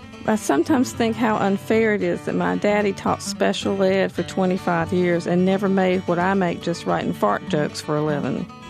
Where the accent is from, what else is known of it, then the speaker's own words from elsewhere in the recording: the South, United States; And I'm a Southerner. I grew up in a very tiny house with a great big garden out back